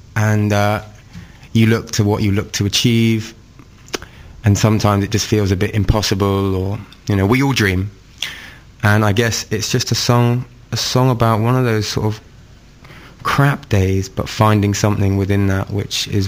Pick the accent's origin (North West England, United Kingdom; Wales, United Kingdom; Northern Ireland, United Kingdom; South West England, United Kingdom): South West England, United Kingdom; now in London, United Kingdom; I'm from Devon, and I couldn't have my piano up here with me in London.